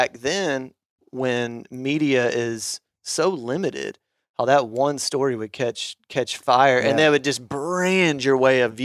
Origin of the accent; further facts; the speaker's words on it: Arkansas, United States; And I used to get so annoyed when I would meet people from big cities and, you know, found out I was from Arkansas.